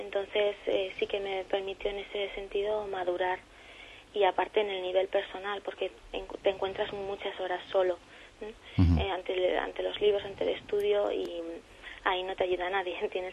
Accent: Madrid, Community of Madrid, Spain; born there; Bueno, también porque soy nacida en Madrid

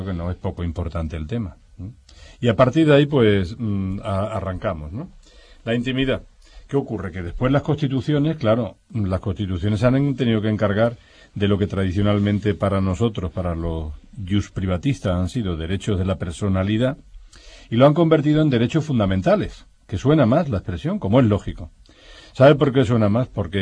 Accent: Andalusia, Spain; Cuando digo a la gente, yo soy andaluz, gente para mí no es despectivo

